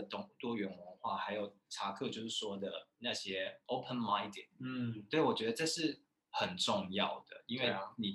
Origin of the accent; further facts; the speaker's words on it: Taiwan; 然后我们台湾人常常会怪说印度人有印度口音，但其实欧洲人也有欧洲口音，台湾人也有台湾口音